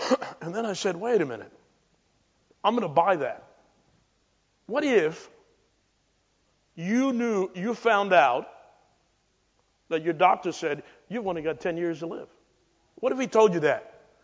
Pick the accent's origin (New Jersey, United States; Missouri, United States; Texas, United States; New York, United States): New York, United States; New York City; But, I'm from New York City, and I can throw hands.